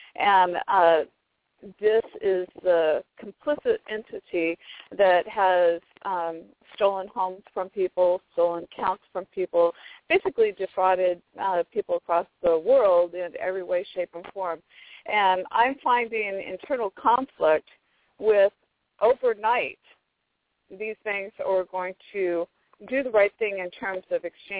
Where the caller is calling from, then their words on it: Orange, California, United States; I'm from Orange, California.